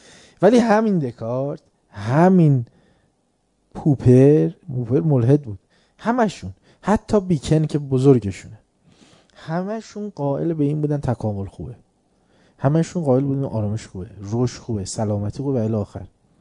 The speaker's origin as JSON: {"language": "Persian", "town": "Tehran", "region": "Tehran Province", "country": "Iran", "said": "تازه ما تهرانیم، تهران تابستونش کشیده است"}